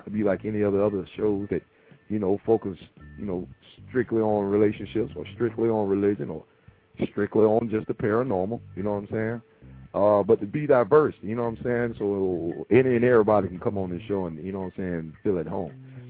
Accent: Florida, United States; because we are both from Florida, you know what I'm saying

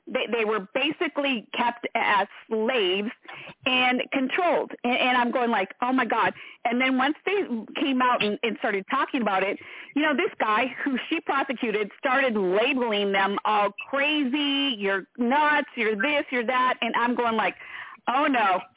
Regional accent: Minnesota, United States; And ironically, I'm from Minnesota originally.

